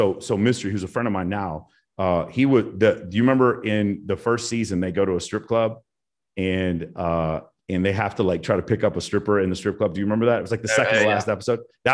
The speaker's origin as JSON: {"language": "English", "town": "Dallas", "region": "Texas", "country": "United States", "tie": "born or raised there", "said": "I grew up in East Dallas, and I had a weird upbringing. Not weird, this is kind of a dynamic upbringing where we lived in a decent neighborhood. We lived in a nice, safe neighborhood. But I went to high school south of the train tracks at Woodrow Wilson"}